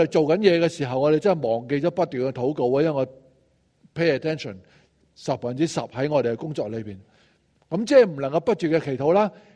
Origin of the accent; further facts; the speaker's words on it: Chaozhou, Guangdong, China; 我们华人呢，特别我潮州人呢，